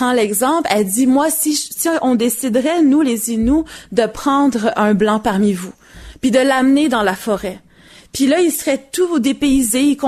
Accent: Quebec City, Quebec, Canada; moi j'ai grandi à Québec

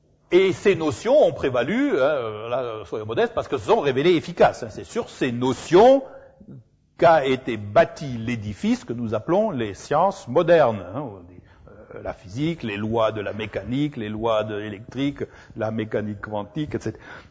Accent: Mainz, Rhineland-Palatinate, Germany; Parce que je suis de Mayence, donc il faut bien que...

